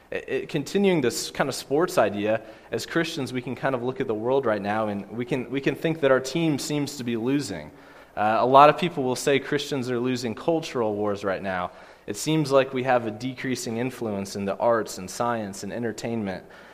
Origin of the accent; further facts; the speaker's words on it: Kansas City, Missouri, United States; Growing up in Kansas City, I knew what it was like to root for the Royals